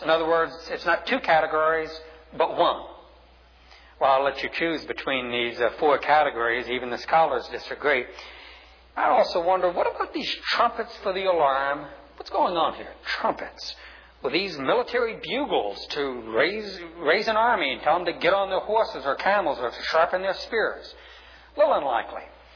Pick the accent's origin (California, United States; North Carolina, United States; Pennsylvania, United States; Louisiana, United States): Louisiana, United States; New Orleans; And it's New Orleans, not New Orleans. I'm from New Orleans.